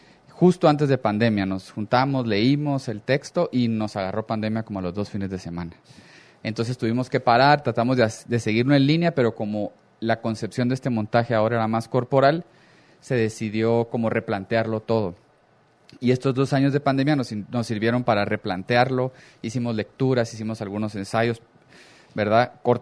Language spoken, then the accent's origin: Spanish; Guatemala; una de nuestras metas es como ir generando más identidad con lo que somos como guatemaltecos, ¿verdad?